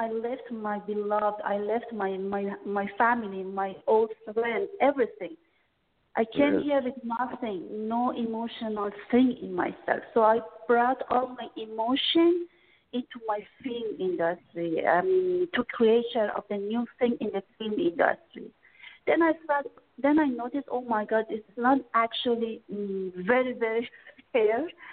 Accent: Canada; because I'm Canadian, I lived in Canada.

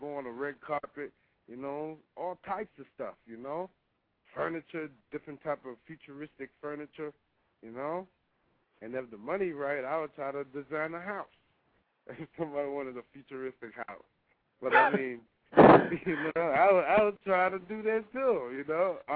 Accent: Jamaica; I mean, you know, I'm from Jamaica, so, you know.

